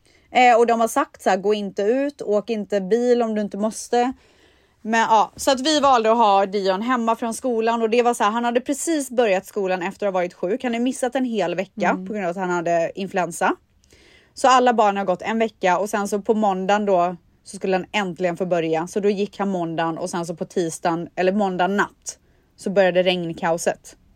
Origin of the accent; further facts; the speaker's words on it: Borås, Västra Götaland County, Sweden; jag är ju uppvuxen i Borås, det är ju Sveriges regnigaste stad.